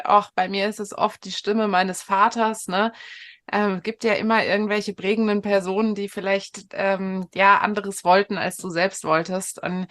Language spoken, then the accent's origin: German; Frankfurt am Main, Hesse, Germany; Also tatsächlich bin ich in Frankfurt am Main groß geworden.